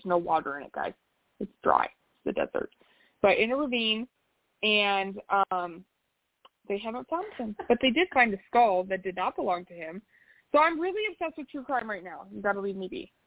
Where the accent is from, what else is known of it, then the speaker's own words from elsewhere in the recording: United States; But I'm American, too, so.